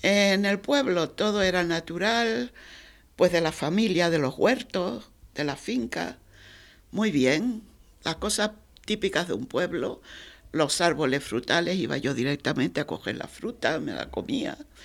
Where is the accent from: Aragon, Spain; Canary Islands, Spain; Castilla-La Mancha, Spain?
Canary Islands, Spain; Betancuria; born there; Nací en Fuerteventura, en Betancuria, es una de las Islas Canarias, el 21 del 6 de 1947.